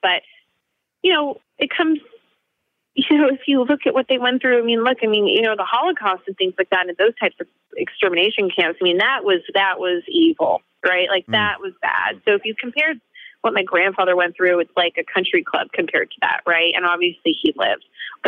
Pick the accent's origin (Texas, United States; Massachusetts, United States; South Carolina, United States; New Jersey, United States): Texas, United States; Dallas; He's my fellow Texan because I grew up in Dallas.